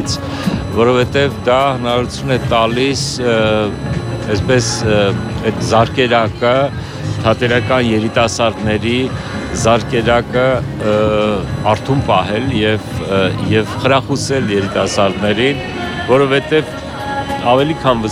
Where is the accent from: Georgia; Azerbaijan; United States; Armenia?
Armenia; Yerevan; also born or lived in Artsakh; ես ծնվել եմ Արցախում, բայց 1 տարեկանում տեղափոխվել իմ ընտանիքը Երևան, և ես ըստ էության Երևանում եմ մեծացել, բայց միշտ կապը բնականաբար կար Արցախի հետ